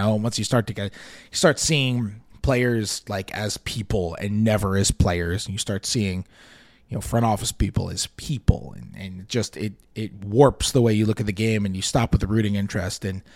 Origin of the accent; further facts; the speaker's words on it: New York City, New York, United States; I'm from New York City. When I grew up in the 90s in New York, you know?